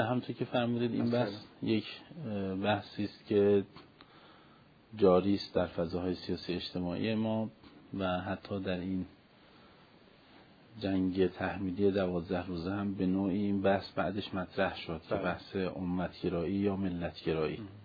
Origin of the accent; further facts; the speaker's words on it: Iran; از لحاظ جغرافیایی و نژادی ما ایرانی هستیم و از لحاظ اعتقادی و مذهبی مسلمان یا شیعه هستیم